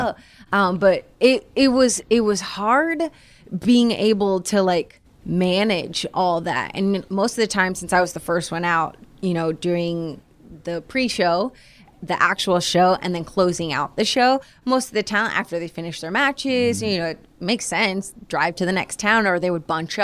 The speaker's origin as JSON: {"language": "English", "region": "Florida", "country": "United States", "tie": "born or raised there", "said": "like I'd never been in a taxi growing up in Florida, no public transportation, never been like on a bus or anything like that before."}